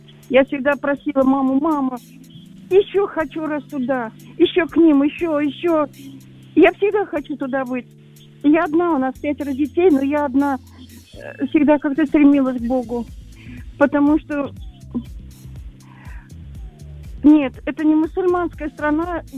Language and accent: Russian; Moscow, Russia; я из Москвы.